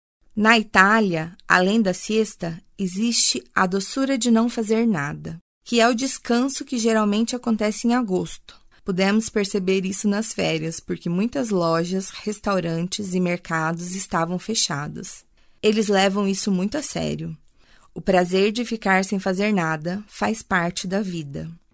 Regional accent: Londrina, Paraná, Brazil; Sou londrinense de coração. Aqui eu cheguei criança e me tornei adulta.

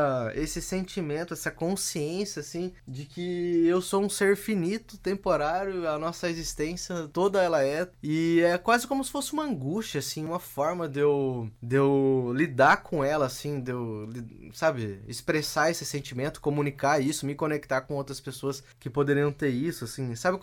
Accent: Londrina, Paraná, Brazil; Sou natural de Londrina.

